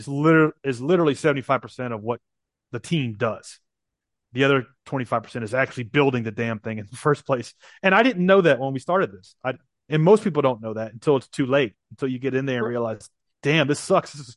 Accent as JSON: {"language": "English", "town": "Nashville", "region": "Tennessee", "country": "United States", "said": "And I'm from Nashville, Tennessee."}